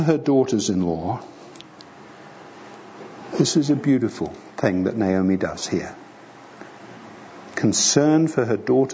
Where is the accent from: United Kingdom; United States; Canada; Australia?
United Kingdom; England; accent: English; A lot of people compliment me on my English accent. I take no credit for it.